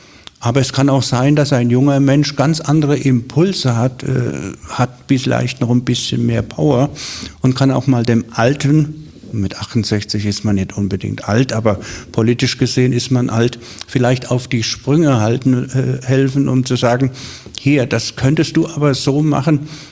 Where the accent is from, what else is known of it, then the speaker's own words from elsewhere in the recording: Rhineland-Palatinate, Germany; Ich komme aus der Pals. Ich komme aus der Pals, der liebe Gott erhalts. Nein, ich komme aus der Nähe von Neustadt an der Weinstraße.